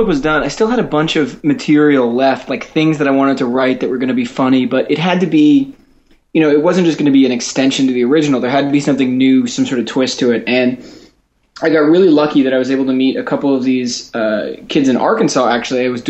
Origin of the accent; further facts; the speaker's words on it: Toronto, Ontario, Canada; make fun of the Toronto white person, which is where I'm from. I was particularly harsh, but as being my hometown, I think I get away with it.